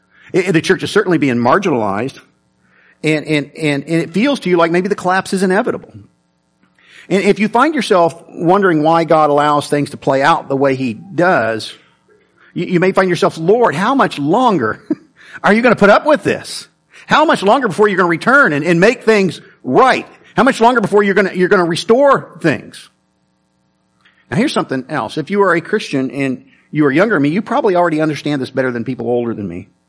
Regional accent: Hayesville, Kansas, United States; I grew up in Hayesville, Kansas, and we attended a Methodist church.

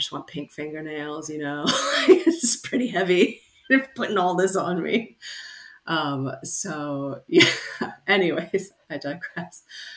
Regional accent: Cincinnati, Ohio, United States; moved away as an adult; now in Australia; I am born and raised in Cincinnati, Ohio.

